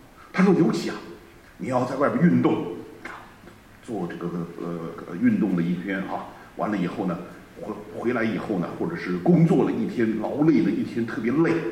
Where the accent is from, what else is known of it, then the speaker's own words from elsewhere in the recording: China; 我说是啊是啊是啊，我们中国人非常会吃